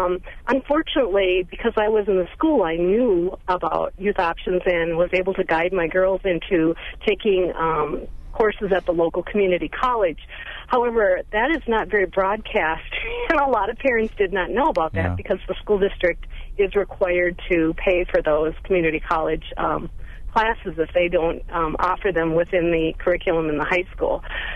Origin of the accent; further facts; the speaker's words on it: Wisconsin, United States; I grew up in Burnett County and my dad was a sand poor farmer